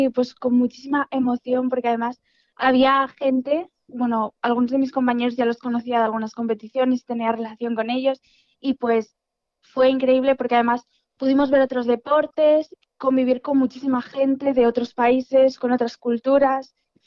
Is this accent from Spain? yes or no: yes; Pola de Laviana, Asturias, Spain; entreno 6 días a la semana, 4 en la piscina de mi pueblo de Pola de la Viana, 1 en Oviedo